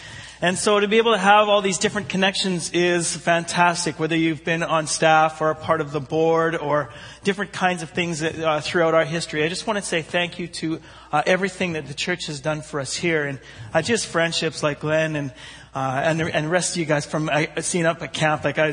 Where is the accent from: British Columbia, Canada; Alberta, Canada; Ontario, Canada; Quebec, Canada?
Alberta, Canada; Edmonton; I grew up in Edmonton.